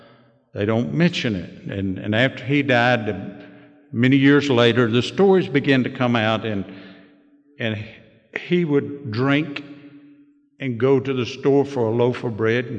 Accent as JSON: {"language": "English", "town": "Dallas", "region": "North Carolina", "country": "United States", "tie": "born there", "said": "I was born in Dallas, North Carolina, and I believe that's enough to make anybody become an alcoholic."}